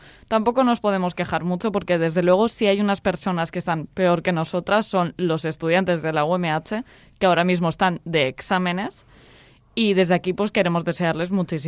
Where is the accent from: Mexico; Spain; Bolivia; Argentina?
Spain; Castellón, Valencian Community; como soy de Castellón, sí que he podido ir a Castellón, porque estaba dentro de la Comunidad Valenciana.